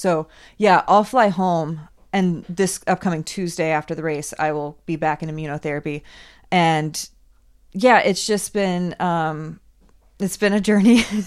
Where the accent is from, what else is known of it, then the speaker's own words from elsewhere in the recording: Washington, United States; now in Colorado, United States; I grew up in Washington State, and so I'm no stranger to the rain. And I live in Colorado